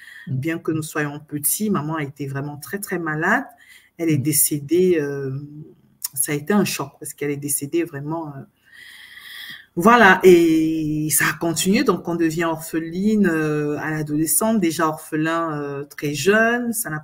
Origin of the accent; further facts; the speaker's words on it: Cameroon; C'est un peu ça mon enfance au Cameroun et j'ai commencé les petits commerces.